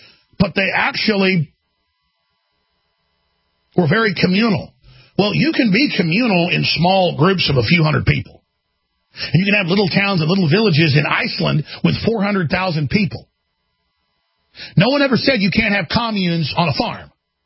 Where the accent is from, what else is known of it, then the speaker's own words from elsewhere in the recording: Texas, United States; I grew up in Texas when Texas was still Texas.